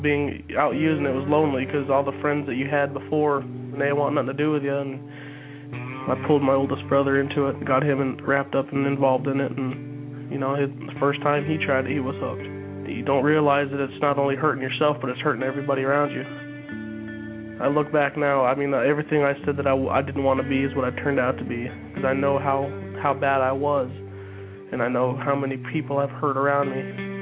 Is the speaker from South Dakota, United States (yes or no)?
no; Apache Junction, Arizona, United States; I'm 20 years old. I'm from Apache Junction, Arizona, and I started using meth when I was 16.